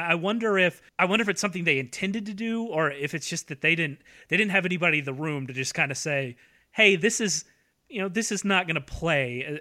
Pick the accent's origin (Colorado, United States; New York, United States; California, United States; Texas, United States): Texas, United States; I'm a Texan. I have been to El Paso.